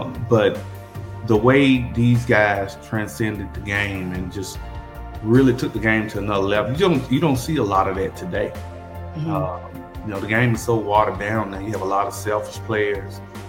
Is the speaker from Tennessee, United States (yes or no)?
yes; Memphis, Tennessee, United States; And I was just a normal snot-nosed kid growing up in North Memphis, running up and down the street, playing tag football, riding Tonka trucks, going to summer camps.